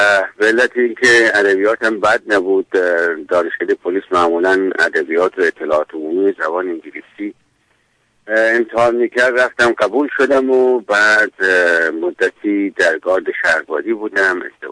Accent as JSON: {"language": "Persian", "town": "Sarbisheh", "region": "South Khorasan", "country": "Iran", "tie": "born there", "said": "من در دهی به نامش سربیشه در نزدیکی مرز افغانستان متولد شدم، در جنوب خراسان. پدرم کارمند دولت بود و به هر حال هر سالی، هر چند سالی به یک شهری، به یک دهی میرفت. بعد در مشهد درس خوندم"}